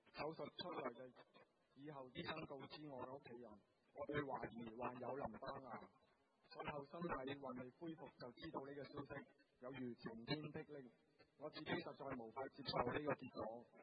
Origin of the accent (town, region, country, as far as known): Macau